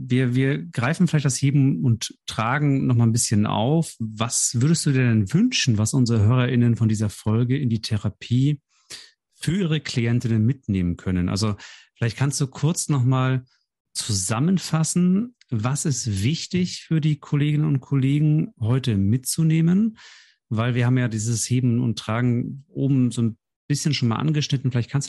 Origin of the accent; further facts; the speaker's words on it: Northern Germany, Germany; Also ich fühle mich da nicht wirklich angesprochen als Norddeutscher